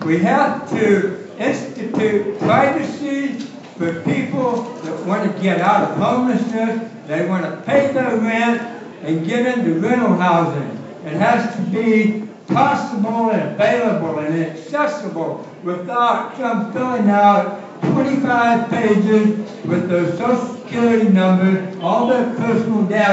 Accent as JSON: {"language": "English", "region": "California", "country": "United States", "tie": "born there", "said": "Well, I was born in Humboldt County 15 years ago."}